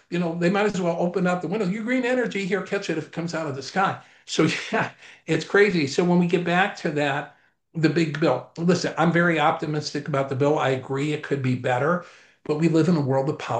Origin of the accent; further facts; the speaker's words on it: Chicago, Illinois, United States; God rest his soul, John Coleman. I'm from Chicago.